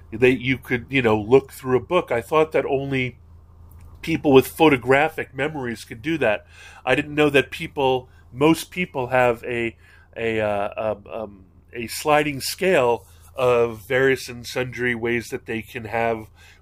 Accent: Hawaii, United States; I'm an only child, which means, and I grew up in Hawaii without any extended family.

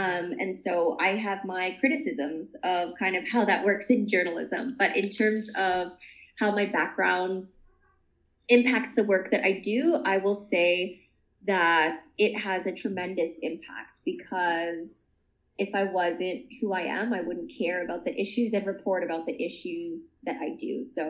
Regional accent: Toronto, Ontario, Canada; But I grew up in Toronto, which is very diverse.

